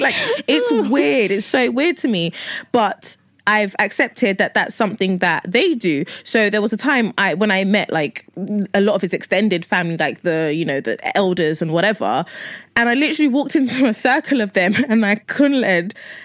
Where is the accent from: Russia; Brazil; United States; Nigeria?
Nigeria; okay, I'm Nigerian